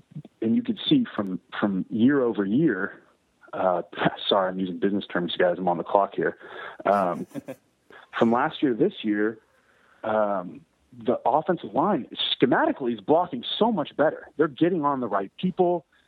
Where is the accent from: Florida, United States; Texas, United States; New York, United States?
Texas, United States; You know, we're both kids from the Metroplex.